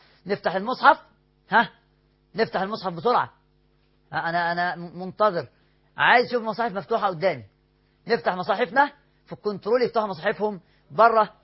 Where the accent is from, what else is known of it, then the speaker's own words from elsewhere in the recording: Cairo, Cairo Governorate, Egypt; عندنا في القاهرة بنقول قوم واقعد، وبقول لك وبقول لها